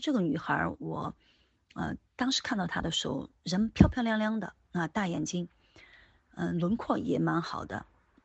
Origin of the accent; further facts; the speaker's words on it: China; 我们中国人一般见了陌生人，我们都不打招呼的